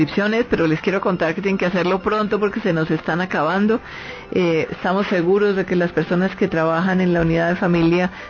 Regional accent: Colombia; como somos los colombianos

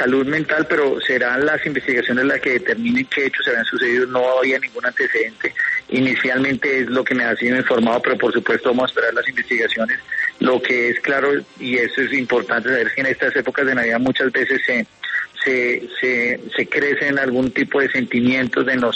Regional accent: Colombia; realmente también nos acongoja como ministro de Defensa y como colombianos.

